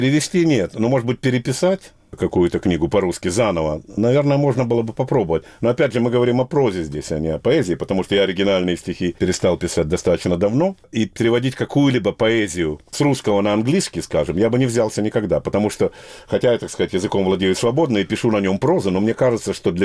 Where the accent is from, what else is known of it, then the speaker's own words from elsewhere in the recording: Kharkiv, Kharkiv Oblast, Ukraine; Я говорю: да вот, я приехал из Харькова, вот, почти студент, но уже не студент.